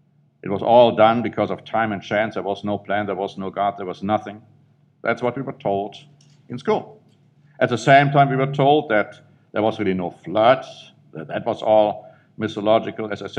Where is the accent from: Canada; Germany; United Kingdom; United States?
Germany; North Rhine-Westphalia; English is a second language; Now, you see, I grew up in Germany, right where they had found the first Neanderthal remain.